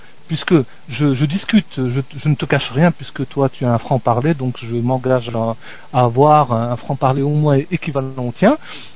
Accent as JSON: {"language": "French", "town": "Casablanca", "country": "Morocco", "tie": "born there", "said": "Tu sais que moi, je suis né à Casablanca. Je suis né au Maroc."}